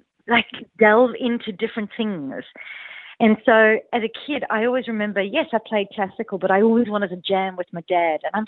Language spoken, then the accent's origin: English; South Africa; And growing up in South Africa, jazz, particularly South African jazz, is very much part of my DNA.